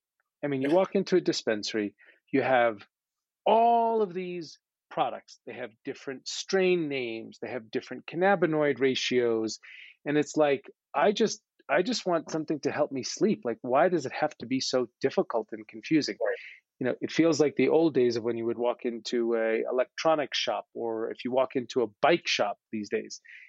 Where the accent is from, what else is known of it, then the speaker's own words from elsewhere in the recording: New York, United States; I'm a New Yorker. I'm impatient.